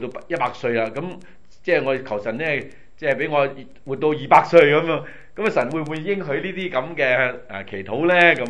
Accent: China; 咁我哋中國人咧做一言九鼎嚇

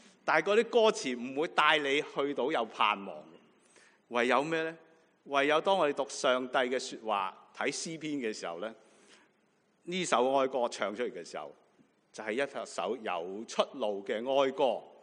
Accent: Hong Kong; 我作为来自香港的一份子，在这两个月看的新闻

